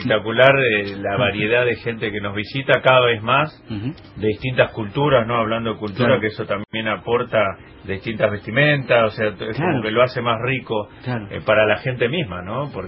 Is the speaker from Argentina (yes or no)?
yes; Río Gallegos, Santa Cruz, Argentina; also born or lived in Buenos Aires / El Calafate; Sí, nací en Buenos Aires, pero de los 4 años ya por Río Gallegos y Calafate, así que 40 años en la zona